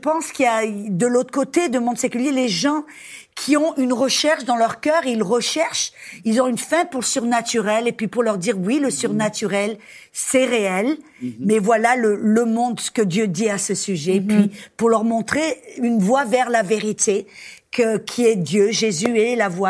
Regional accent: Aix-en-Provence, Provence-Alpes-Côte d'Azur, France; also born or lived in Cannes; Ben, je suis née à Aix-en-Provence. Et puis, à l'âge de 17 ans, ben, je suis partie sur la Côte d'Azur.

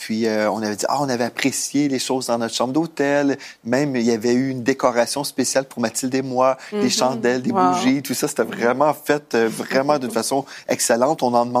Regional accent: Canada; Et je suis canadien, hein.

